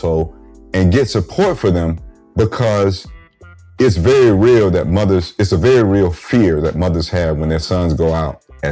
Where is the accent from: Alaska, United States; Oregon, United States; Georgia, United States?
Georgia, United States; she's actually from my home state of Georgia. Right? I have to claim that that's where she's from.